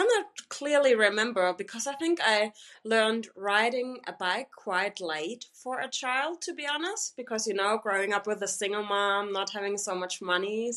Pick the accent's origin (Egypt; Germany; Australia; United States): Germany; growing up in Germany, 100% German, even though I never knew who my father was. And yeah, when I got to know that he's Turkish